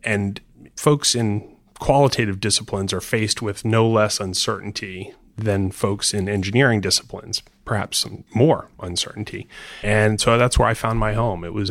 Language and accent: English; Florida, United States; I grew up in Florida and watched a lot of rocket launches and always felt close to Cape Canaveral and the space shuttle.